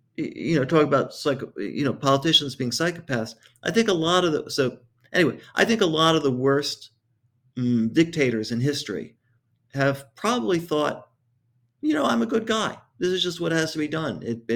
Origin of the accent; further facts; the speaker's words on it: Cincinnati, Ohio, United States; I grew up in Cincinnati, and we were in the backyard of our house